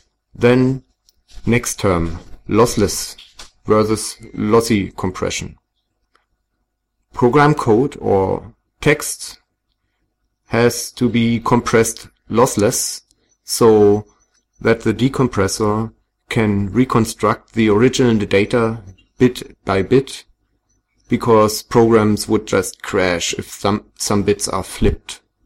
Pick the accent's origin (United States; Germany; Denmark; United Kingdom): Germany; Berlin; English is a second language; I come from Berlin in Germany